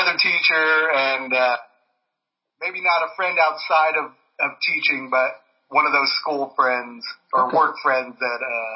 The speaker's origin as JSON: {"language": "English", "town": "Redondo Beach", "region": "California", "country": "United States", "tie": "born or raised there", "also_born_or_lived": "Orange County", "said": "I grew up in the Redondo Beach area, but my parents got divorced and I moved with my mom and my stepdad to Orange County."}